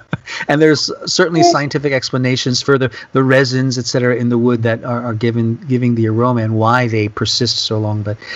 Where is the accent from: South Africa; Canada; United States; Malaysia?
United States; Louisiana; I'm from Louisiana, and we use cypress, so I'm kind of familiar with other cypresses.